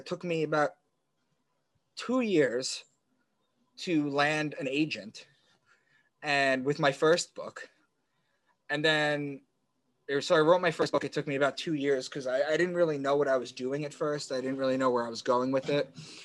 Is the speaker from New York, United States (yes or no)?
yes; Long Island, New York, United States; moved away as an adult; now in Boston, United States; So I'm from Long Island, as I mentioned. I moved to Boston with an ex for a new job in 2013.